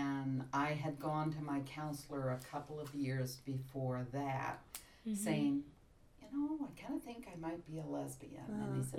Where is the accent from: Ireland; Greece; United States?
United States; Rolla, Missouri; also born or lived in Little Rock; I grew up in Rolla, Missouri. I was born in Little Rock, and so I have family down in that area as well.